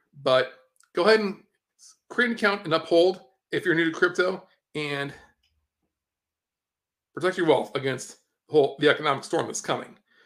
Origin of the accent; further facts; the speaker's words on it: Iowa, United States; because Iowa, my home state, full of lots of level-headed, intelligent people